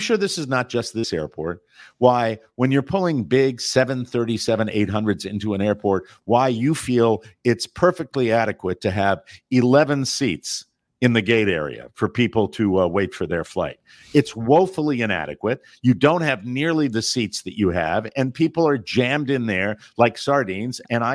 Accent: Florida, United States; And I come from Florida, where everything's 10 years behind.

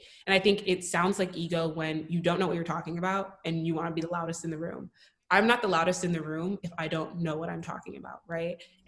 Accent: Nigeria; Yeah, I'm Nigerian.

